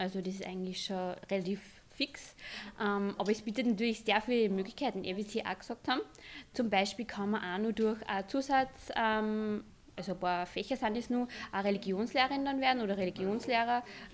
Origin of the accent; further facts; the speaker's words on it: Linz, Upper Austria, Austria; Ich komme aus Linz, also ich wohne in der Nähe sozusagen, habe nicht so weit her.